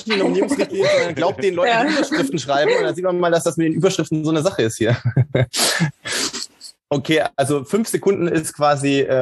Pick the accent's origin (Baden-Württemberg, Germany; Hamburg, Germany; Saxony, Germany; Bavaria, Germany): Baden-Württemberg, Germany; ich bin im Schwäbischen groß geworden